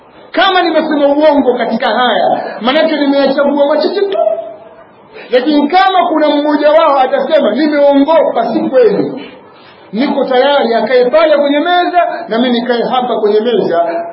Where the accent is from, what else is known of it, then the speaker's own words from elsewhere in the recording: Kigoma, Tanzania; atakuwa ametoka Kigoma na mimi nimetoka Kigoma